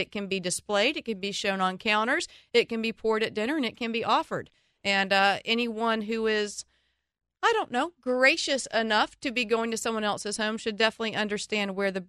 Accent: the South, United States; I was raised in the South, and my family was Southern Baptist, and my grandparents definitely did not drink.

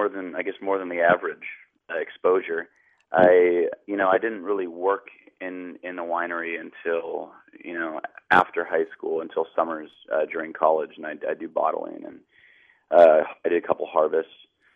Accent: St. Helena, California, United States; Yeah, I grew up in St. Helena, and my dad makes wine professionally.

